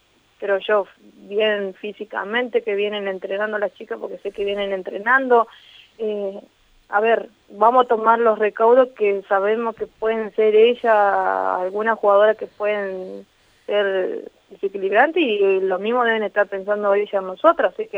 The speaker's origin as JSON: {"language": "Spanish", "town": "Gualeguay", "region": "Entre Ríos", "country": "Argentina", "said": "soy de Gualeguay, ya juego hace bastante en Gualeguaychú, así que me siento una más de allá"}